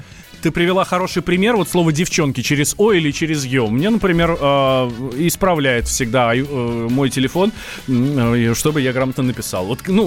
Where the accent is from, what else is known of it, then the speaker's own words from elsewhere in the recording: Moscow, Russia; Я русский, вырос в Москве.